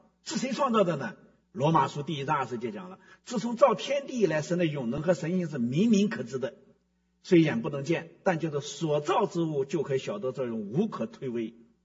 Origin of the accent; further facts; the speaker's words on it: China; 就聊到我们这个中国人的思想